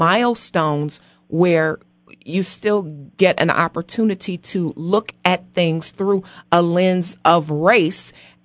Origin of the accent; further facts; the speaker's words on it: Chicago, Illinois, United States; My hometown.